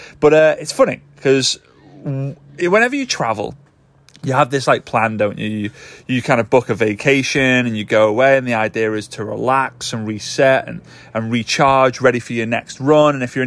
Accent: Formby, North West England, United Kingdom; Super excited because I'm in my hometown. My hometown is Formby in the northwest of the UK. Nearest city is the incredible city of Liverpool

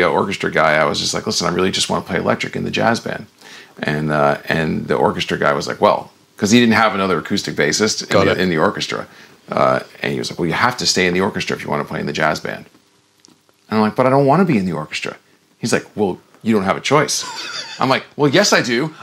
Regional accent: New Jersey, United States; And growing up in New Jersey, you know, it was a nice town. The public schools were really good.

